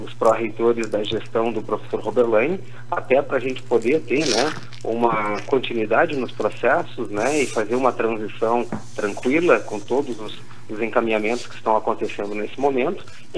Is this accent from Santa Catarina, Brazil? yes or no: no; Uruguaiana, Rio Grande do Sul, Brazil; eu sou nascido e criado em Uruguaiana, né? Tive a oportunidade de estudar lá, me formar, depois sair para fazer mestrado, doutorado.